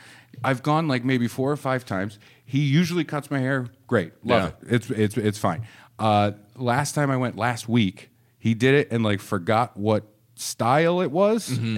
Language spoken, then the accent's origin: English; New England, United States; See, I'm from New England, and I currently live in New England.